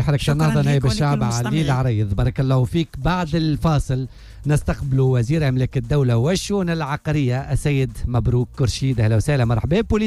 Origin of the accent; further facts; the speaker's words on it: Djerba, Medenine, Tunisia; لا هذه زمة زغريتها خطر انا جربي